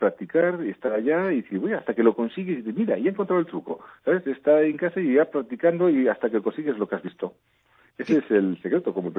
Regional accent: Barcelona, Catalonia, Spain; moved away as an adult; now in Madrid, Spain; Yo nací en Barcelona, toda mi vida, hasta que decidí cambiar de aires y decidí irme a la capital de España y a las dos capitales, Valladolid, que fue en su época de Felipe II y ahora la actual.

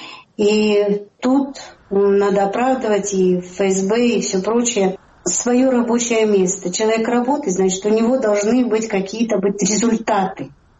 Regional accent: Kazakhstan; Я хоть и из Казахстана, но извините меня, я родилась в те годы.

